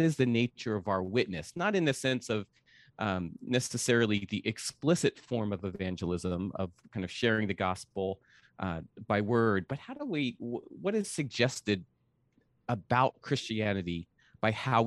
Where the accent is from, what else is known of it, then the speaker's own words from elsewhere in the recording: Northeast, United States; And just like my first instinct was to get like so mad at the person ahead of me, because I'm from the Northeast.